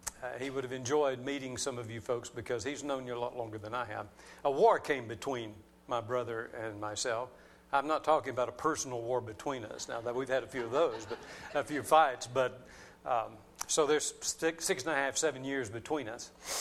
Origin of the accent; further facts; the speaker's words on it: Texas, United States; now in Burnet, United States; But now, Burnet is home. We moved to West Texas when I was very young, 3 or 4 years old, and Dad went to work in the oil field.